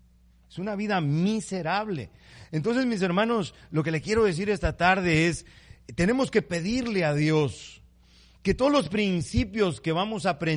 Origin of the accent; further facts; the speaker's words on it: Ecuador; En abril del año 2016, en Ecuador, de donde vengo